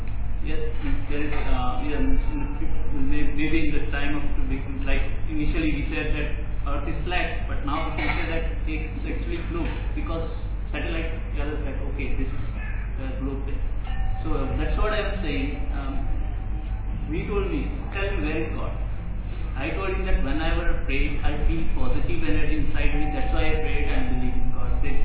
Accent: India; English is a second language; From India.

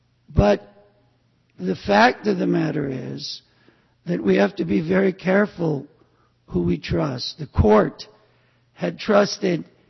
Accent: Illinois, United States; Don't take offense. I'm from the Midwest also. I'm from Illinois.

